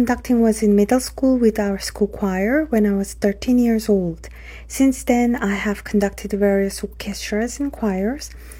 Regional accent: Seoul, South Korea; English is a second language; moved away as an adult; also born or lived in United Kingdom / United States; I was born in Seoul, South Korea, and lived there until I was 22. I then pursued studies in the UK and the US, spending more time abroad than in Seoul, so I consider the US a significant part of my upbringing.

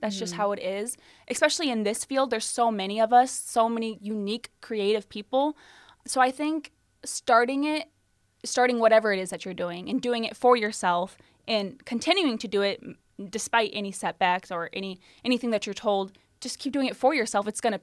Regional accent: Toledo, Ohio, United States; But my family's here in Toledo. I'm from Toledo. I do love Toledo.

